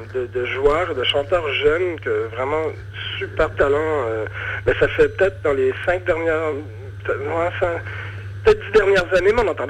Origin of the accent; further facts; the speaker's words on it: Moncton, New Brunswick, Canada; C'est de là d'où je viens, mes racines, mes parents, tout le reste de ma famille habite là d'ailleurs.